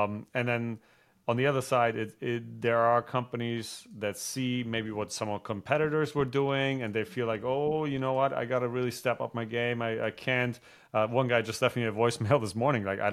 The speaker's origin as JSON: {"language": "English", "country": "Germany", "second_language": "English", "moved": "as an adult", "lives_now": "United States", "said": "I'm originally from Germany. I was an industrial engineer, came to the States to start a couple of companies"}